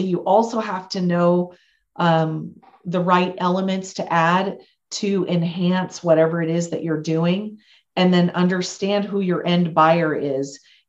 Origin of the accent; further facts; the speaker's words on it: Absarokee, Montana, United States; now in Billings, United States; So the interesting thing is I live in Billings, Montana, which is the biggest city. I was born and raised in Absarokee, which it's a little town of 800, about an hour away.